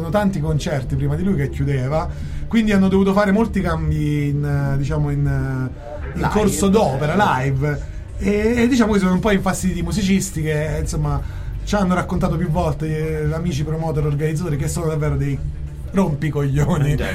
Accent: Agropoli, Campania, Italy; siamo scesi giù ad Agropoli, mia terra natia.

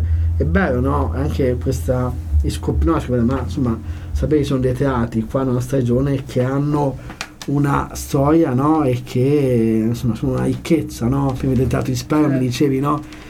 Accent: Perugia, Umbria, Italy; ma sono qua, sono di Perugia

